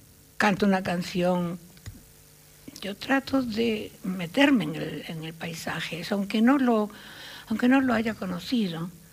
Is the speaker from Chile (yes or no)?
no; Galicia, Spain; No, yo soy gallega, pero también soy un poquito argentina.